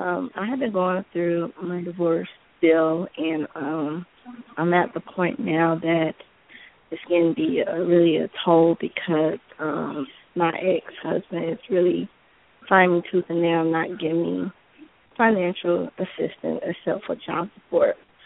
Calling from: Georgia, United States; Hi, this is … from Georgia.

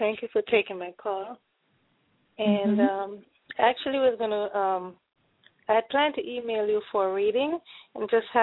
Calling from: Connecticut, United States; I'm calling from Connecticut.

